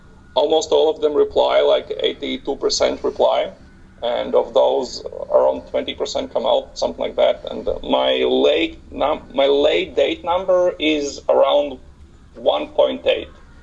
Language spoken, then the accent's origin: English; Riga, Latvia; He's from Portugal and I'm from Riga, so we have very different backgrounds